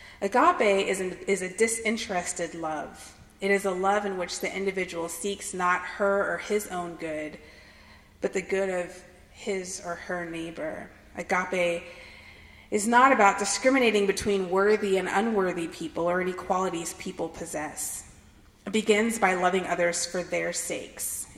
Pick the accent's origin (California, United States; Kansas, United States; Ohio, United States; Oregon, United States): California, United States; also born or lived in New Hampshire; but I grew up in California, like it says in my bio, but I actually went to boarding school in New Hampshire